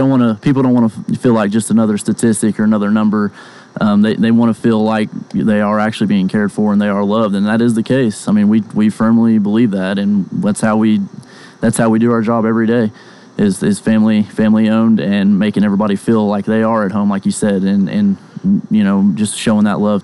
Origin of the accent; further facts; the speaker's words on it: Copan, Oklahoma, United States; born and raised in Copan.